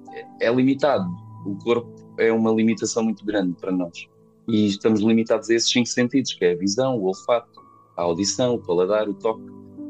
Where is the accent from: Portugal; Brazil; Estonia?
Portugal; Faro; nasci em Faro, cresci cá também, fui cá criado.